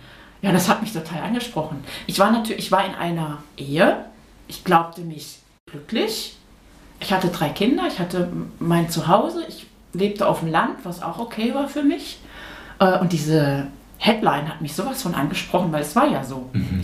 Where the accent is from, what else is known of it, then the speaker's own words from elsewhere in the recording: North Rhine-Westphalia, Germany; Ich bin in Nordrhein-Westfalen groß geworden.